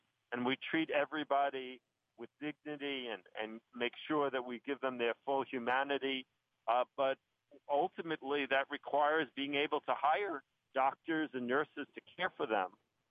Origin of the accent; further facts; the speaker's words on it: Brooklyn, New York, United States; I was born in Brooklyn, so I'm a native New Yorker, and it's been a life dream to be able to run the system in my own hometown